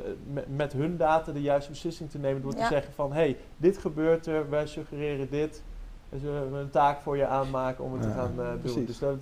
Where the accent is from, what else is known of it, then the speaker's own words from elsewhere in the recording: Netherlands; Oh, ik denk dat wij als Nederlanders over het algemeen best wel vooruitstrevend zijn.